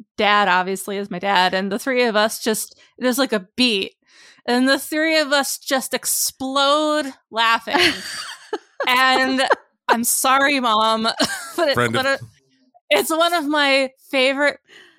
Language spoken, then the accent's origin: English; New Jersey, United States; a nearby sculpture garden close to where I grew up in New Jersey.